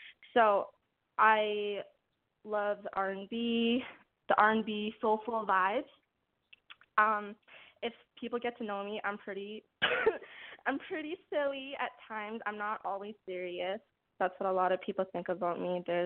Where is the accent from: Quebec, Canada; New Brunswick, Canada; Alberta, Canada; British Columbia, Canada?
Alberta, Canada; Calgary; I'm from Calgary, Alberta. Not a lot of people know who that is. When I say Canada, they're like, oh, so you're from Toronto? But no, Alberta's on the west side of Canada.